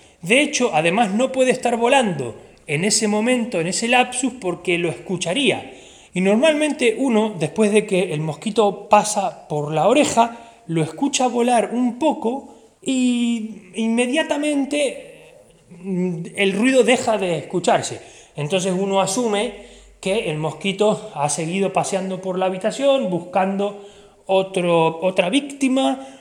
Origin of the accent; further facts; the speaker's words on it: Necochea, Buenos Aires Province, Argentina; Yo recuerdo aquellas noches casi en vela en Necochea, Argentina, la ciudad de donde soy